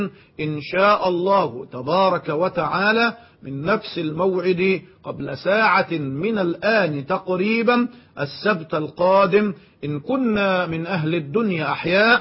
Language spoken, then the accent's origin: Arabic; Egypt; كمصريين على سبيل المثال في بلدنا مصر